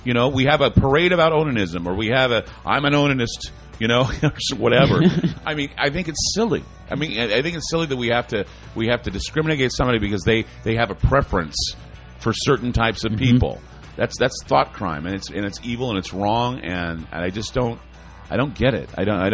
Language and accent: English; Utah, United States; the reason why I know this is because I was raised in Utah, and that's how the Mormons operate.